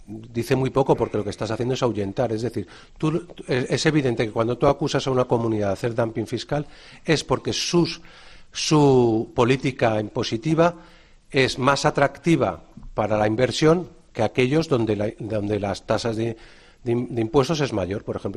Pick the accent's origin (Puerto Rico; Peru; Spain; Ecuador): Spain; Andalusia; soy andaluz